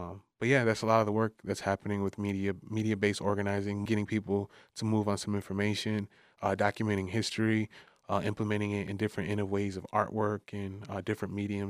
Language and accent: English; Detroit, Michigan, United States; I'm from Southwest Detroit before it was cool.